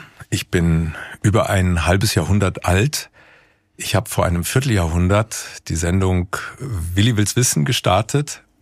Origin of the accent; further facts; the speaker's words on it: Stadtallendorf, Hesse, Germany; geboren in Stadt Allendorf, einer überschaubar großen 17.000 Einwohnerstadt mit viel Industrie, mit ganz vielen Türken und ganz vielen Italienern in der Stadt aufgewachsen.